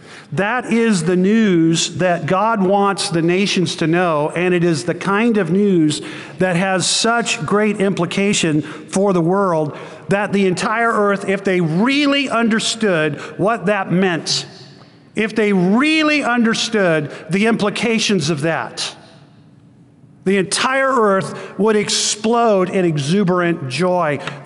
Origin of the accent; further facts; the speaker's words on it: New Zealand; born there; That's a very special team to me because I was born in New Zealand.